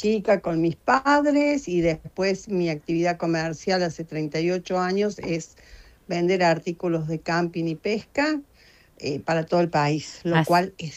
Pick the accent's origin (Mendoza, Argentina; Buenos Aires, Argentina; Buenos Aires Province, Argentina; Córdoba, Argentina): Córdoba, Argentina; ir al Cóndor en Córdoba, de donde soy yo.